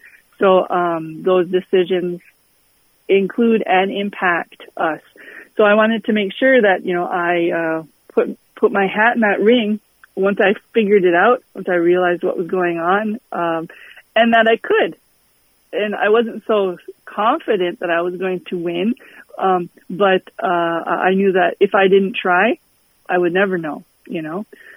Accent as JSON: {"language": "English", "town": "Fond du Lac", "region": "Minnesota", "country": "United States", "tie": "born or raised there", "said": "Growing up on Fond du Lac, I was aware of tribal elections, of course, but not so aware of what was going on in local towns or municipalities or counties."}